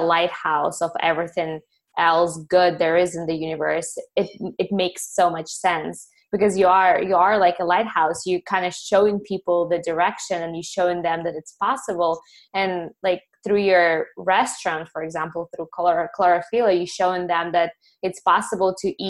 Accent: Ukraine; And she's a really good cook, but we're both from Ukraine.

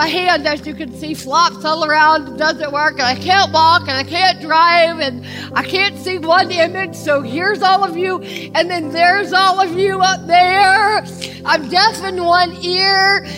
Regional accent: Deep South, United States; I am from the Deep South and do have a steel rod.

